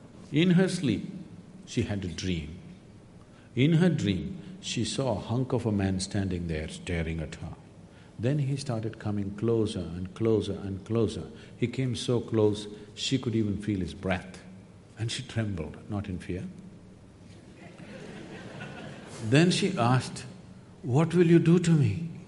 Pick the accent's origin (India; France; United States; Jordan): India; South India; You know, I'm a mystic from South India.